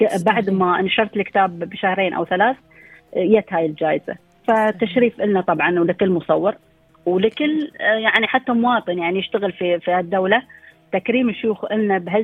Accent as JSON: {"language": "Arabic", "country": "United Arab Emirates", "said": "لكن عندنا في مجال الحياة البرية عندنا في الإمارات البيئات المختلفة"}